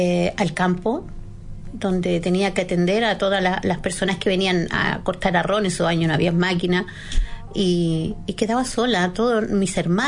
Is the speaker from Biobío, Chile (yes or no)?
no; Parral, Maule, Chile; Mi infancia fue en Parral. Ya. Yo vengo de Parral.